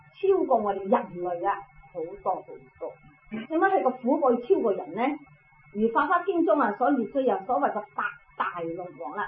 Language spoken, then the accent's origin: Cantonese; China; 所以咧，我哋中國人又好，印度人又好，一唔落雨咧，就祈求天龍降雨啦